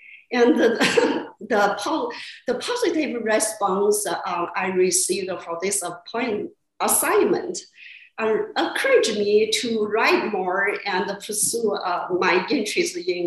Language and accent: English; China; English is a second language; moved away as an adult; now in United States; I grew up in China and came to the United States in 1996.